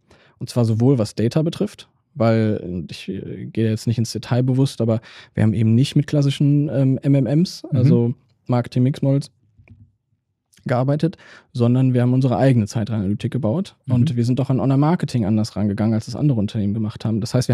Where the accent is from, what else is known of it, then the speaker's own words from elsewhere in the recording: Bielefeld, North Rhine-Westphalia, Germany; Und ich war jetzt nicht nur die letzten 8 Jahre wieder in Bielefeld, sondern ich bin auch Bielefelder.